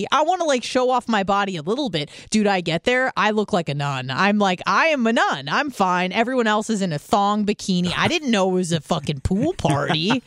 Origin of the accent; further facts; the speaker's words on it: Carlsbad, California, United States; Yes. Well, it was Carlsbad, North County.